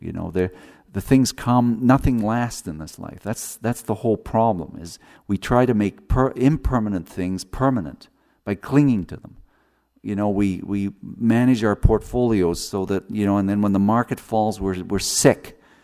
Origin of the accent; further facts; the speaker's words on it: Canada; I also speak French because I'm Canadian. I am Canadian.